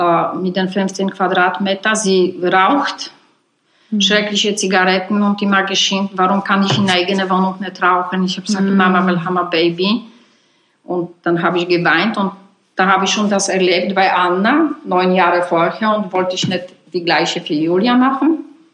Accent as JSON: {"language": "German", "town": "Warsaw", "region": "Masovian Voivodeship", "country": "Poland", "tie": "born or raised there", "second_language": "German"}